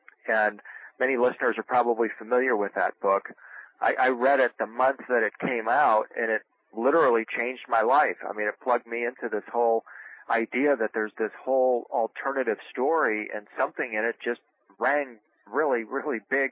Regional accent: Detroit, Michigan, United States; moved away as an adult; now in Nashville, United States; I grew up in Detroit, Michigan. I had moved to Nashville after I graduated from high school to go to college here in Nashville.

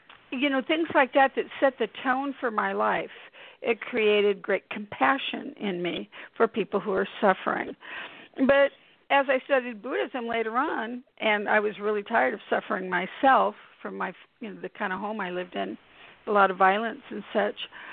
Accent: California, United States; growing up in Northern California, from dysfunction, family dysfunction, and alcoholism

